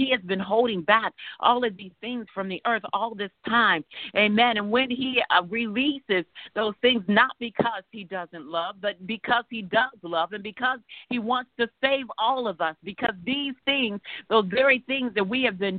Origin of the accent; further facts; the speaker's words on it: England, United Kingdom; accent: English; I am not going to be able to say this correctly with my English accent